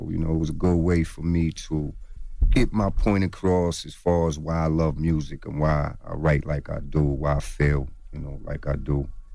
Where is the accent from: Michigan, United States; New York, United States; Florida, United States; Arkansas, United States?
New York, United States; Like, yo, where you from? I'm from Long Island.